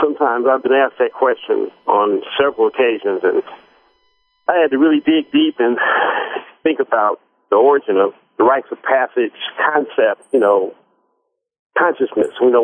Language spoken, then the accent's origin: English; Oakland, California, United States; I was, you know, born and raised in East Oakland. Most of my life I lived in East Oakland.